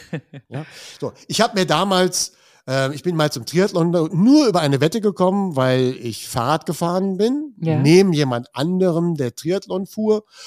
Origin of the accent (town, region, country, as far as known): Germany